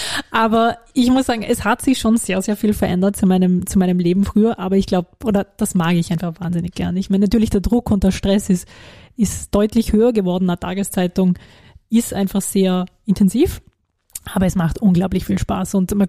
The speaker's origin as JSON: {"language": "German", "region": "Vorarlberg", "country": "Austria", "said": "Als Vorarlbergerin nochmal mehr, aber grundsätzlich als Österreicherin"}